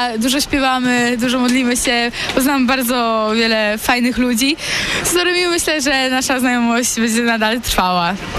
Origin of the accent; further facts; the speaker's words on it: Nysa, Opole Voivodeship, Poland; jestem z Nysy, z parafii Matki Bożej Bolesnej.